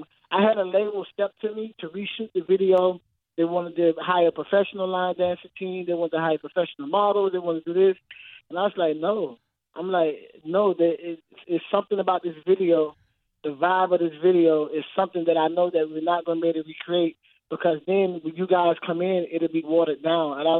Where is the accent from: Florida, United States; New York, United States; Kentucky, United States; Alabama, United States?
Florida, United States; St. Petersburg; I'm born and raised in St. Petersburg, Florida.